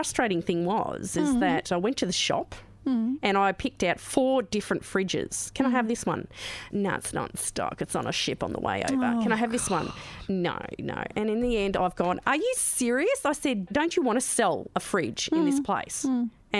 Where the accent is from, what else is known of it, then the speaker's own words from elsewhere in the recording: England, United Kingdom; Because I'm quite white, right? So feta cheese colour white because I'm English.